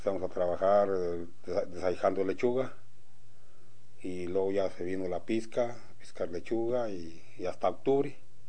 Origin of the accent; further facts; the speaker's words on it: Chilchota, Michoacán, Mexico; born there; Nací en Chilchota, Michoacán. ¿La fecha también? ¿La fecha? Sí. Uh-huh. Nací el mes 9, uh-huh. 1 del 37. Okay. En Chilchota.